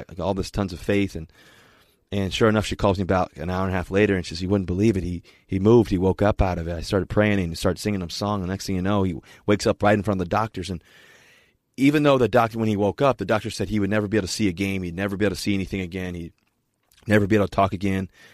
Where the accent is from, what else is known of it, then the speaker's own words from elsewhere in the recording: Richmond, Virginia, United States; I don't even know where Wisconsin's on the map. I'm from Richmond, Virginia.